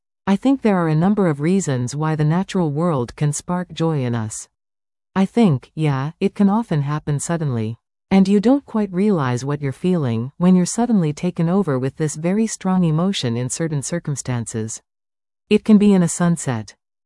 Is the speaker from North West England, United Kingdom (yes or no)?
yes; Liverpool, North West England, United Kingdom; I come from Liverpool. I come from the city of … which is a Victorian port, really, and industrial city, but it was a port.